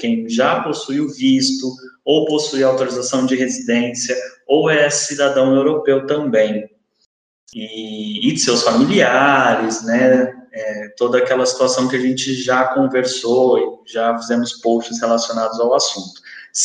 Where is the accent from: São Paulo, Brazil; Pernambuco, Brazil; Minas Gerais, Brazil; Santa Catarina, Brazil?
São Paulo, Brazil; now in Porto, Portugal; lembrando que eu saí do Porto, né, no aeroporto Francisco Sá Carneiro, cheguei no Brasil no aeroporto de Guarulhos, em São Paulo. Posteriormente, no outro dia, eu peguei um voo no aeroporto de Congonhas até o aeroporto de Ribeirão Preto, que é mais próximo à minha cidade natal.